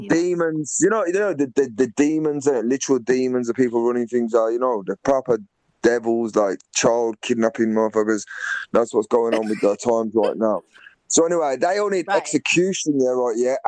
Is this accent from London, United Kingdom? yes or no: no; Birmingham, West Midlands, United Kingdom; I'm from England, Birmingham.